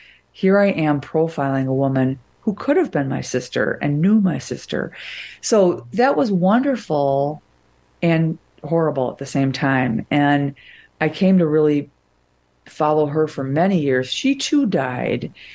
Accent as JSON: {"language": "English", "town": "Wilmette", "region": "Illinois", "country": "United States", "said": "And I said, I'm like, shut up. I'm from Wilmette."}